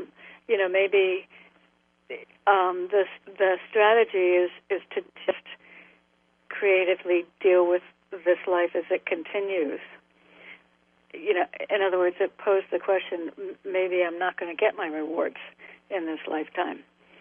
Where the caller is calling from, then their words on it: Connecticut, United States; I'm in Connecticut.